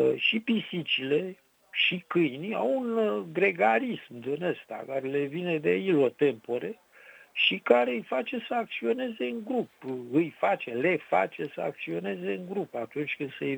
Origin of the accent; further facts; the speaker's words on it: Medgidia, Constanța County, Romania; am crescut cu pisici în Megidia.